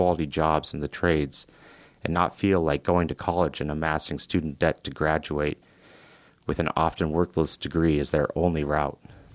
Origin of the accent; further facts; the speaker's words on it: Palmer, Alaska, United States; I was born here in Palmer and graduated from Colony High School.